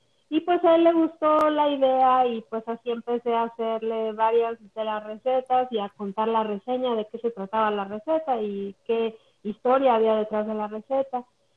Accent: Mexico; moved away as an adult; now in Orlando, United States; Soy originalmente de México, toda mi vida la viví en México, trabajé para empresas muy importantes, pero un día conocí a mi esposo, que es cubano, y él vive aquí en Orlando, así que pues nos casamos y me vine a vivir

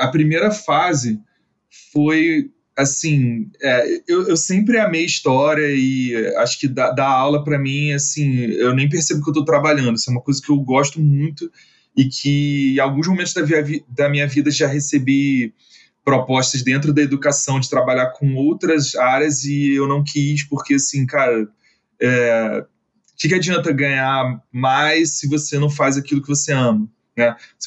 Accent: Rio de Janeiro, Brazil; eu sou carioca, né, e na época eu morava no Rio, hoje eu não moro mais no Rio de Janeiro, eu moro em Pernambuco

